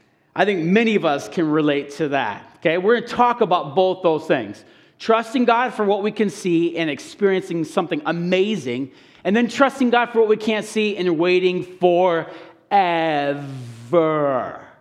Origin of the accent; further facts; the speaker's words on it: Illinois, United States; born there; now in Wisconsin, United States; I was born in Illinois. I try to put that behind me, but I just want to relate to you guys. So it's been 11 years that we've lived in Wisconsin, and we try not to look back.